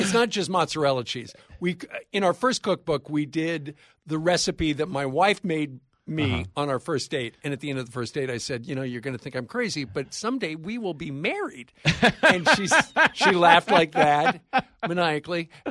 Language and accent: English; Iowa, United States; And because I'm from Iowa